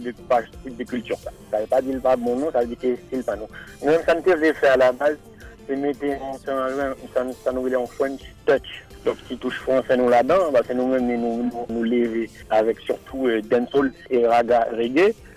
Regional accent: Haiti; en tant qu'haïtien, nous tout piqué dans la fête qu'on parle

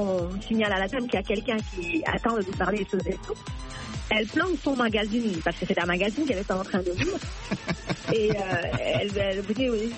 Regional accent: DR Congo; Je suis congolaise

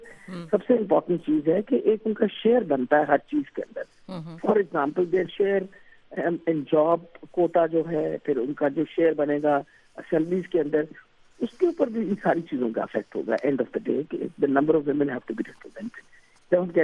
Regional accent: Punjab, Pakistan; but I don't belong to Khyber Pakhtunkhwa, میں پنجاب کی ہوں

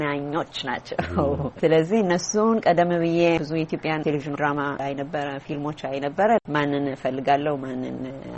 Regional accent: Addis Ababa, Ethiopia; እኔ አዲስ አበባ ሾላ የካ ሚካኤል እዛ አካባቢ ነው ያደግኩት።

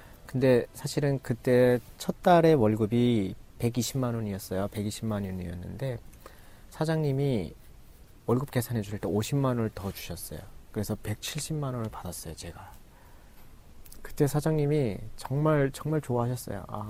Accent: North Korea; now in South Korea; 저 북한에서 왔는데요

